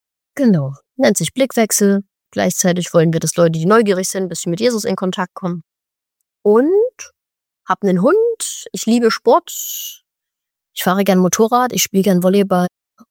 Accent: Chemnitz, Saxony, Germany; ich bin in Chemnitz geboren, tatsächlich großes Plattenbaugebiet, Fritz-Heckert-Gebiet, so ich glaube 100.000 Leute oder 50, also riesig einfach. Ne? So ein ganz typisches DDR-Ost-Plattenbau-Viertel.

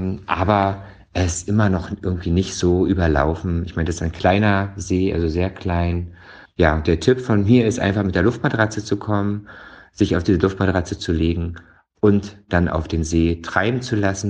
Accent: Mecklenburg-Vorpommern, Germany; also born or lived in Berlin; ich bin 41 Jahre jung und ich komme ursprünglich aus Mecklenburg-Vorpommern und bin seit 2005 oder war seit 2005 in Berlin und habe dort 13 Jahre verbracht.

